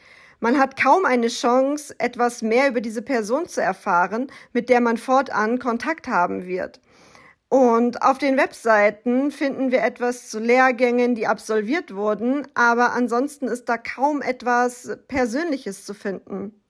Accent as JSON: {"language": "German", "region": "North Rhine-Westphalia", "country": "Germany", "tie": "born there", "said": "Ich bin 1988 in NRW geboren und lebe heute zwischen Rosenheim und dem Chiemsee."}